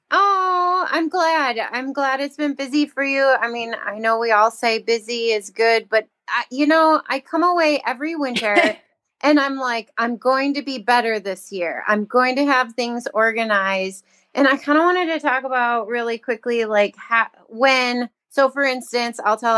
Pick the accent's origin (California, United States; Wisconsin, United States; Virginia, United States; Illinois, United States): Wisconsin, United States; Oregon; from Oregon, Wisconsin